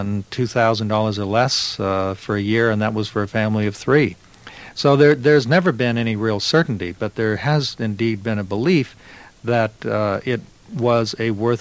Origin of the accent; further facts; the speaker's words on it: California, United States; Oh, I had come from California, and I still had, as a Californian, that ethnocentric take on America